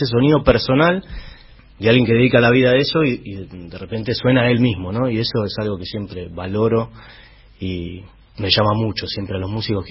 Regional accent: Flores, Buenos Aires, Argentina; Yo en Flores.

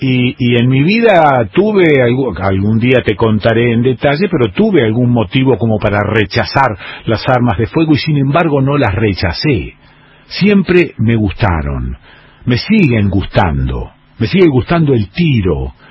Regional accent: Villa Celina, Buenos Aires Province, Argentina; now in Santa Fe, Argentina; estacionada la estanciera del 68 a la puerta de mi casa de pibe en Villa Celina

